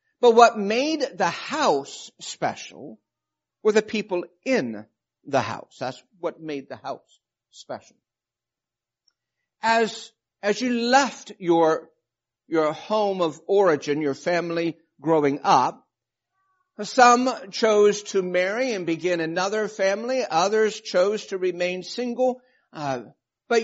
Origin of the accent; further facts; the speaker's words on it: Alaska, United States; moved away as an adult; And I love the experiences I had at growing up in a foreign country or growing up in Alaska, which some people think is a foreign country, and getting those kind of things to bookend my childhood. We left Alaska after my freshman year of college.